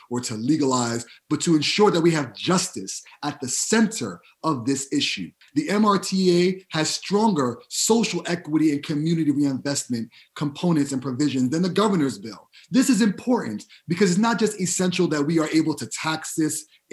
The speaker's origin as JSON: {"language": "English", "town": "Bronx", "region": "New York", "country": "United States", "said": "I'm originally from the Bronx."}